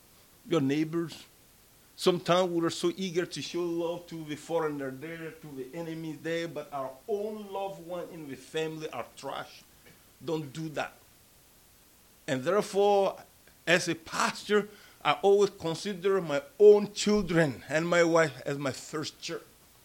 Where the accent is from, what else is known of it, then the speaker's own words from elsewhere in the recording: Timbuktu, Tombouctou Region, Mali; English is a second language; now in United States; growing up in Mali, we don't have roses. So, see, there's no roses there. So I'm sorry, Kenan, you're already America from Timbuktu where everything is dry.